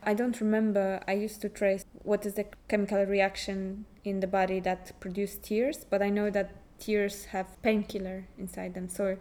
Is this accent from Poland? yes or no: yes; Poland; I'm from Poland, and we started to think what we have in common.